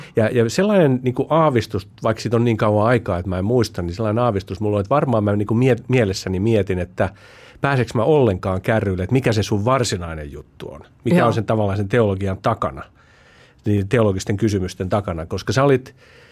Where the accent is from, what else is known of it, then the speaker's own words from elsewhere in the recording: Helsinki, Uusimaa, Finland; mä oon helsinkiläinen